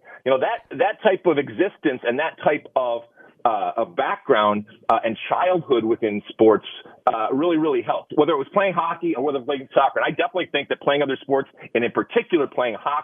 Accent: Michigan, United States; And I grew up in Michigan, and I know your wife's from Michigan.

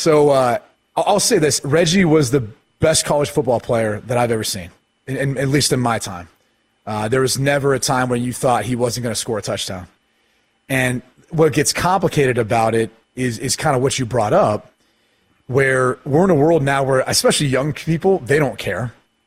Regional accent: Columbus, Ohio, United States; You know, it was tough growing up in Columbus, honestly, having it be like right there in your backyard.

